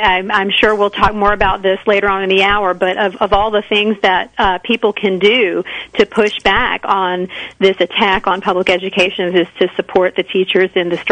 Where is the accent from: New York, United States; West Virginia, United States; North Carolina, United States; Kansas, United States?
North Carolina, United States; the school system that I grew up in Wake County, which is where the state capital Raleigh is located, really had a model public education system at one time.